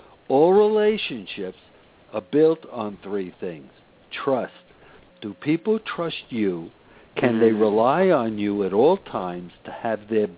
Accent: Brooklyn, New York, United States; I'm from Brooklyn. She's from Brooklyn also, okay?

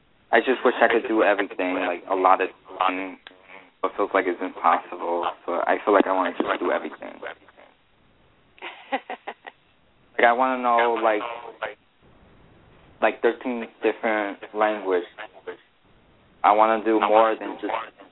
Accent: New Britain, Connecticut, United States; born there; I was born in Connecticut, 1:18 a.m.

